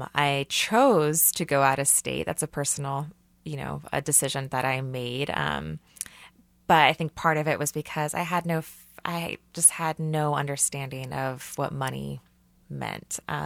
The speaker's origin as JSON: {"language": "English", "town": "Kansas City", "region": "Missouri", "country": "United States", "tie": "born or raised there", "said": "So I guess I am a true millennial in the sense that I went out of state for college. I grew up here in Kansas City."}